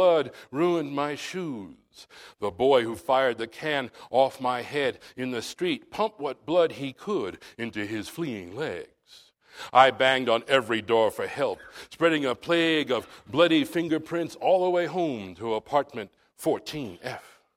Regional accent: Brooklyn, New York, United States; When I was a kid growing up in Brooklyn in the 60s, everybody thought we brought the cockroaches with us.

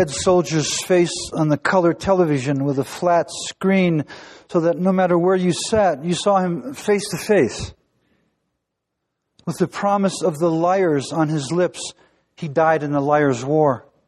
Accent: Lorain, Ohio, United States; This is a poem I wrote for a boy who was killed in Iraq, a boy from my hometown, Lorain, Ohio.

